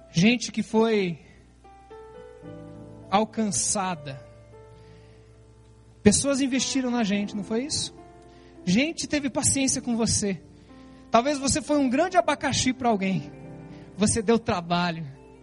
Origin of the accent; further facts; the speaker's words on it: Curitiba, Paraná, Brazil; mas eu vim para cá com 3 anos. Então eu não conheço Maringá, eu só fui buscar minha esposa lá 11 anos. Mas eu não conheço, eu sou curitibano, curitiboca.